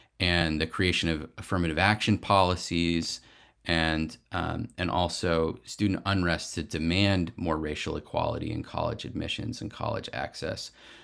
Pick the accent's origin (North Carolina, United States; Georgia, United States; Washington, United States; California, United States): California, United States; One thing that I can talk about as a Californian who knows the UC system very well